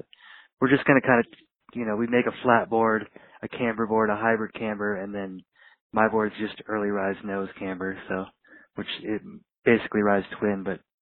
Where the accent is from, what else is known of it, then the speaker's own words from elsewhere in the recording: Minnesota, United States; now in Colorado, United States; I grew up snowboarding in Minnesota. Moved out to Colorado in 1995, and have been out here since then